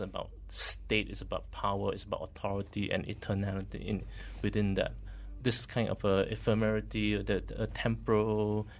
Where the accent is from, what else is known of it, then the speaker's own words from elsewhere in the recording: Seremban, Negeri Sembilan, Malaysia; I come from Seremban. I remember seeing those in late 70s. I'm that old.